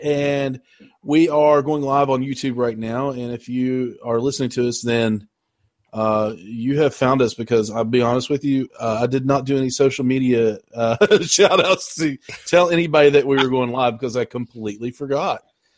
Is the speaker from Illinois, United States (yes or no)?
no; West Virginia, United States; I'm from Logan County, West Virginia.